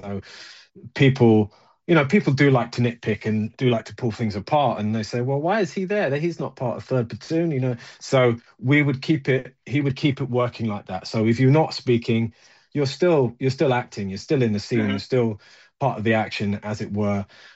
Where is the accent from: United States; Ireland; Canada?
Ireland; My mum's Irish, my dad's from South America, but my mum's Irish, and I'm from Ireland.